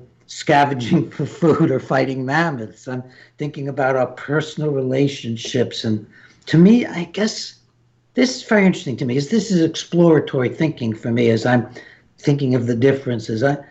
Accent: United States; I don't get up in the morning thinking, wow, I'm an American. I get up being ashamed of being an American.

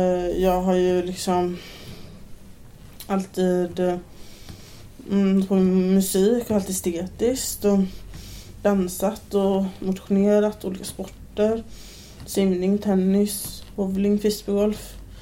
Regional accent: Alingsås, Västra Götaland County, Sweden; also born or lived in Borås / Herrljunga / Jönköping; Jag kommer från Alingsås. Jag föddes i Borås och sen så har jag växt upp i Alingsås. Sen så har jag bott lite i Herrljunga. Bott lite i Jönköping. Vänersborg.

